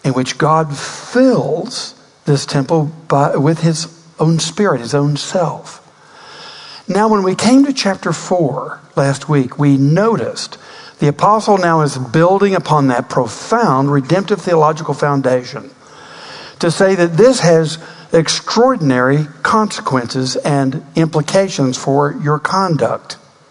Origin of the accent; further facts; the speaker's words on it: Southern United States, United States; But I want to say, as a Southerner, as I was walking across the old Montgomery Highway, I could have sworn I saw a squirrel with a parka on.